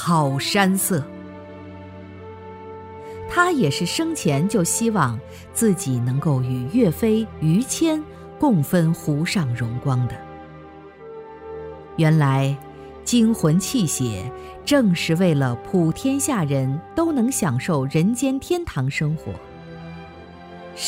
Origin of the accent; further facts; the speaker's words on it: Hangzhou, Zhejiang, China; 我们这代杭州人真是绕着秋瑾之墓长大的。